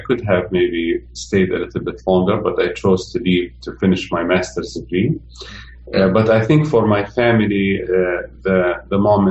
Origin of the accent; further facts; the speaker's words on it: Iraq; now in United States; So I spent my childhood growing up in Iraq in a country that was collapsing slowly.